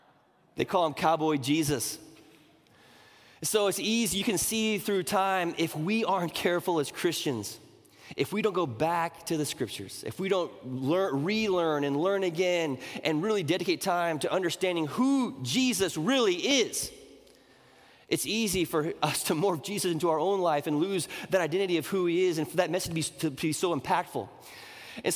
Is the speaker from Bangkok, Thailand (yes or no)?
yes; Bangkok, Thailand; I grew up in Southeast Asia. Bangkok, Thailand is my hometown. My father was a missionary in Thailand.